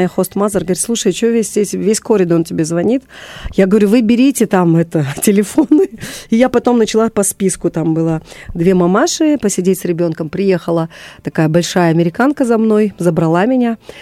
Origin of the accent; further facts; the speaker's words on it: Kara-Balta, Chüy Region, Kyrgyzstan; я из Карабалты, у нас дома были все животные, какие могут быть у кыргызских, да, семей